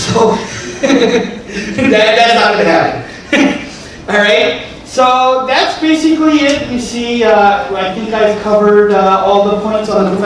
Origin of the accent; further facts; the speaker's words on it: Chicago, Illinois, United States; I mean, I'm from Chicago